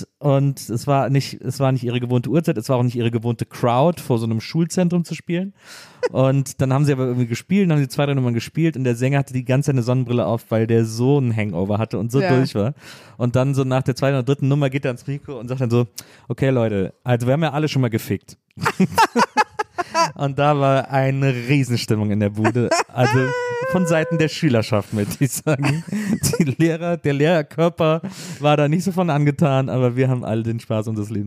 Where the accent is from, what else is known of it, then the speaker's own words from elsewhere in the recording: Wesseling, North Rhine-Westphalia, Germany; wie bei uns in Wesseling mal Abi-Gag war am Gymnasium